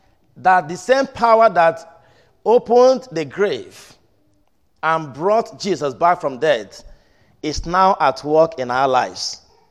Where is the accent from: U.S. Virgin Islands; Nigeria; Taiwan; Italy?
Nigeria; I was not appointed because I'm originally a Nigerian.